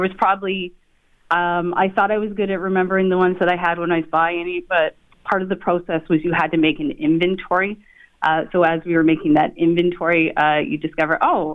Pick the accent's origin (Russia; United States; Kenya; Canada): Canada; Oshawa, Ontario; I grew up in Oshawa.